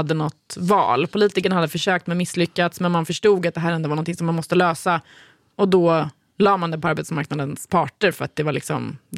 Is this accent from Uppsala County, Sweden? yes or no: no; Nacka, Stockholm County, Sweden; Jag är ju också från Nacka.